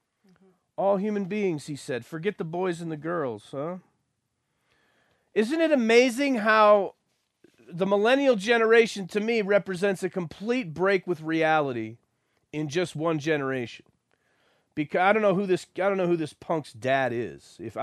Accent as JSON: {"language": "English", "region": "Texas", "country": "United States", "tie": "born or raised there", "said": "But I like Texas. I grew up in Texas."}